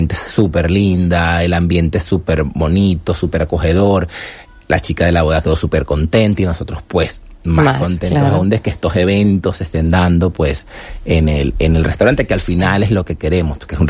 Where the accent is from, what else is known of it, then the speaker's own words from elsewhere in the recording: Venezuela; Yo soy de Venezuela